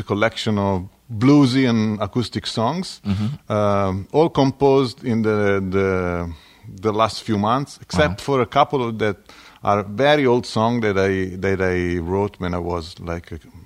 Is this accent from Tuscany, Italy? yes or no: yes; Livorno, Tuscany, Italy; I'm from Tuscany. I'm from Livorno area, which is on the west coast, basically, very close to the sea. And not far away from Pisa, just 30 minutes and 1 hour from Florence. So let's say the west coast, central Italy.